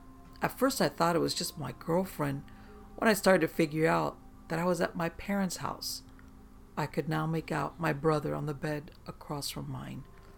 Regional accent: Virginia, United States; I grew up in the Tidewater, Virginia area, and my mother and I would make trips to Gettysburg, Colonial Williamsburg, etc. now and then.

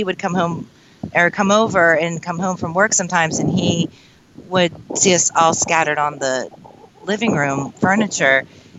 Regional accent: Crabapple, United States; And I'm a little, you know, I'm from Crabapple.

